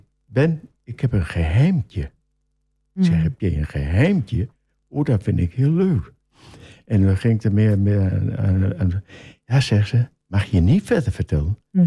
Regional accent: Haaksbergen, Overijssel, Netherlands; now in Almelo, Netherlands; En ik ben geboren en getogen in Haaksbergen. Mm. En in maart 1999 zijn we verhuisd om de kinderen naar Almelo.

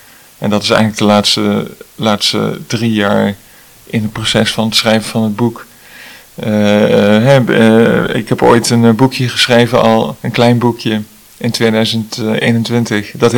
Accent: Angeren, Gelderland, Netherlands; technisch bedrijfskundige. Ik kom oorspronkelijk uit Angeren, dat is een heel klein dorpje in de Betuwe. Daar ben ik opgegroeid en daarna ben ik in Twente technische bedrijfskunde gaan studeren.

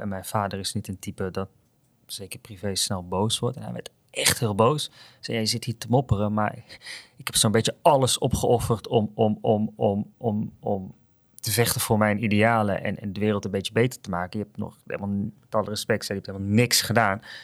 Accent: southern Netherlands, Netherlands; Ik kom uit Zuid-Nederland, wat ik weet niet hoe dat nu is, maar toen de tijd traditioneel katholiek ook.

